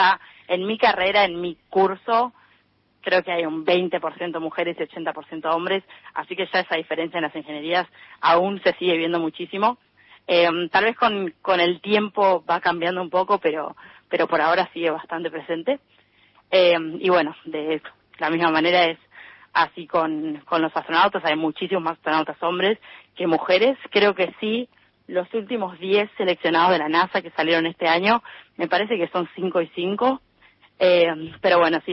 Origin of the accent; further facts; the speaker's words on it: Argentina; yo por lo menos en mi carrera soy la única argentina.